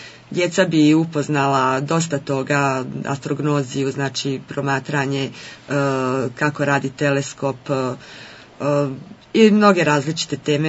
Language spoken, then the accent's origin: Bosnian; Vareš, Zenica-Doboj Canton, Bosnia & Herzegovina; ja nisam htjela propustiti priliku da jedan od tih događaja bude i u mom rodnom gradu u Varešu.